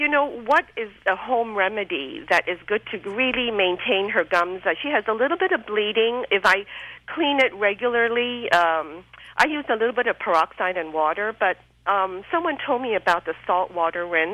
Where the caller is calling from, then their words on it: Torrance, California, United States; Hi. I'm calling from Torrance, California.